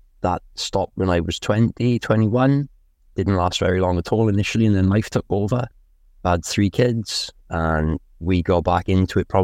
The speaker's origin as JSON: {"language": "English", "town": "Abervale", "region": "Wales", "country": "United Kingdom", "said": "I'm 38 from Abervale in South Wales."}